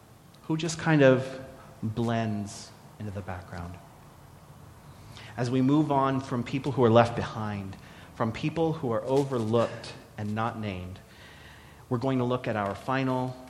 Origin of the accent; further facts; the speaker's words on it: Pennsylvania, United States; Sorry, I came from Podunk, Pennsylvania, so I feel like I can claim that.